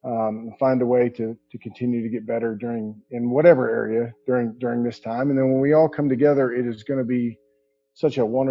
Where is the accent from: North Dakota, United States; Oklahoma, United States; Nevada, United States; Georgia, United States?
Oklahoma, United States; Did you just ask me that because I'm from Oklahoma?